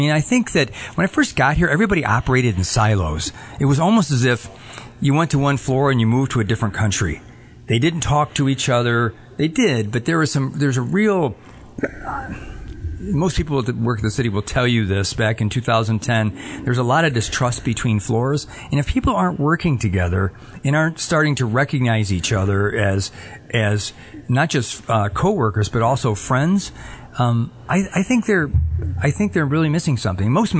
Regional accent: Ohio, United States; moved away as an adult; now in Michigan, United States; It is. I'm from Ohio originally.

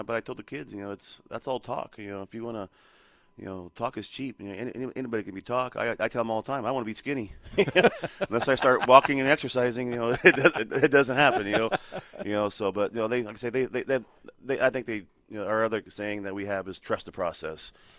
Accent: Hanford, California, United States; Born and raised in Hanford. Graduated in 1994, obviously Hanford High School.

